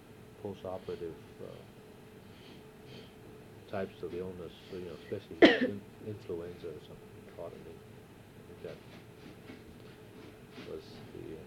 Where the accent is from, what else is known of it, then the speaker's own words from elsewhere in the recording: Los Angeles, California, United States; I was born in Los Angeles.